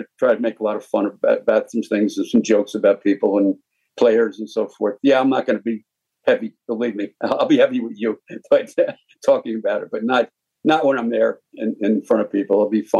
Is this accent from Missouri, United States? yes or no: no; New Jersey, United States; I came here in 1965 at Westchester and I came from North Jersey.